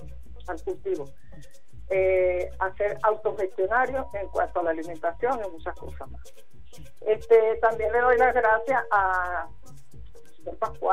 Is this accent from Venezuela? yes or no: yes; Venezuela; como buenos venezolanos que somos